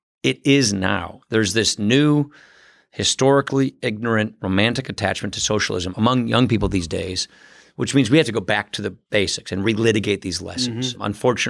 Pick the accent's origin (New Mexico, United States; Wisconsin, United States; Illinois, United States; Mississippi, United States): Wisconsin, United States; Janesville; I'm Irish Catholic. My dad, Irish Catholic man. We lived on the Rock River in Janesville, Wisconsin.